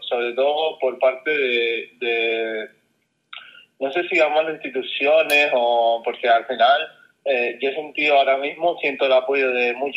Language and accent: Spanish; Canary Islands, Spain; Fuerteventura para mí es mi tierra